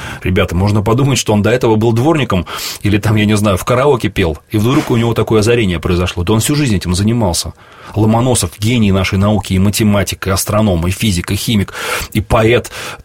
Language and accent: Russian; Russia; born there; Хотя я сам родился в России, я русский по национальности